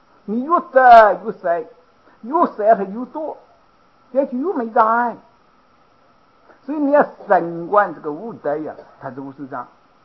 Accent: China; 到了晚年哦，我们中国人这个习惯啊，就汉语农村嘛

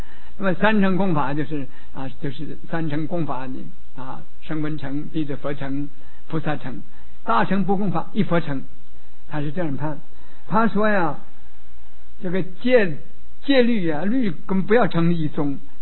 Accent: China; 我们中国人生在这个有智慧，他生在这个天地间呢，他晓得要向天地来学习啊

